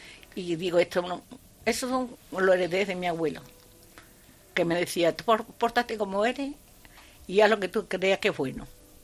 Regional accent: France; moved away; Yo vine de Francia y me he llevado 12 años viviendo sola en mi casa.

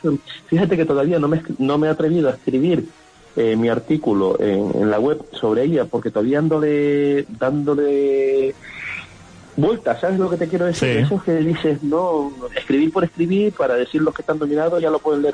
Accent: Canary Islands, Spain; aquí en Canarias, siempre que me ve, se salta todos los protocolos, porque como somos pocos los canarios en ambos lados

